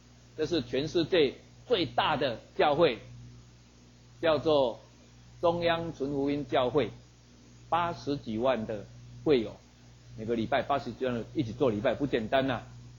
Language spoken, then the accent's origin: Chinese; Taiwan; 我们台湾人在过年的时候